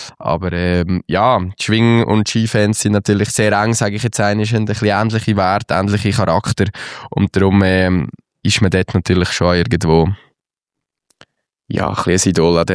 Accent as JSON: {"language": "German", "region": "Central Switzerland", "country": "Switzerland", "said": "an einen kleinen See bei uns in der Innerschweiz"}